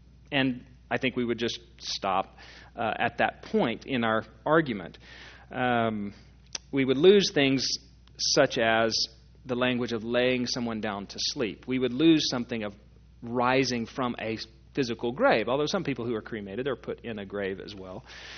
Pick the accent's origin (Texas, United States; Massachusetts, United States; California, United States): Texas, United States; I mean, I grew up in Texas, but I live here in Oklahoma.